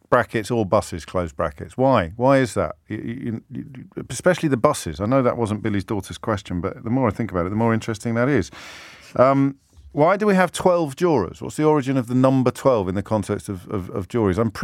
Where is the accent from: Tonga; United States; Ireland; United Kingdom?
Ireland; I know the answer to this, believe it or not, because I am obviously Irish, and soon to be even more Irish than I am now.